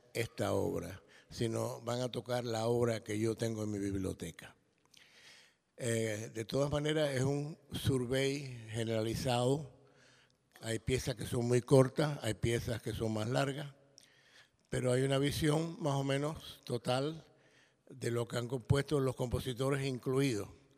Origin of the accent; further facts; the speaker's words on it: Havana, Cuba; moved away as an adult; Y yo me fui a los 18 años de La Habana.